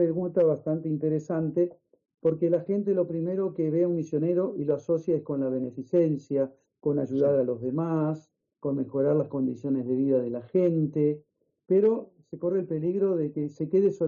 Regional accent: Uruguay; Soy de la República Oriental del Uruguay.

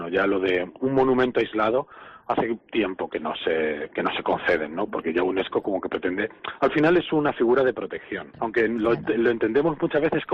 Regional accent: Ciudad Real, Castilla-La Mancha, Spain; now in Huesca, Spain; porque yo no soy de aquí, no soy de Huesca, soy de Ciudad Real

